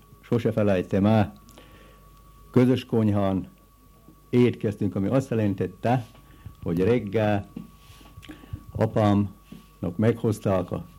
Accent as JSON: {"language": "Hungarian", "town": "Zlatná na Ostrove", "region": "Nitra Region", "country": "Slovakia", "tie": "born or raised there", "said": "Itt születtem Aranyoson, apám idevalósi volt, anyám az nagykeszirű származott"}